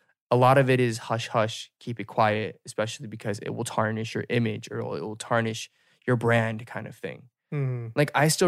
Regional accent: United States; Which to me, as an American, is the craziest thing, right?

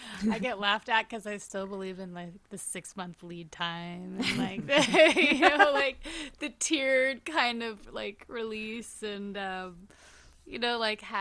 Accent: New York, United States; my schedule started feeling really crazy for being a New Yorker

